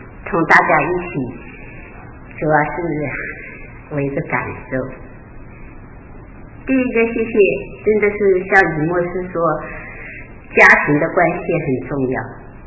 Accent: China; 我们说，我因为我们是大陆的，可能大陆的像

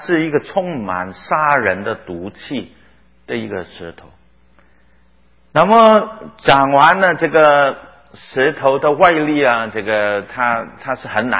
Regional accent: Hong Kong; 我们香港人叫他大花童啊

